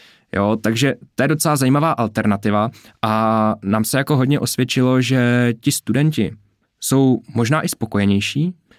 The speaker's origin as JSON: {"language": "Czech", "town": "Hradec Králové", "region": "Hradec Králové Region", "country": "Czechia", "said": "když já jsem z Hradce a ten byt není v Hradci, ale je třeba u Náchoda"}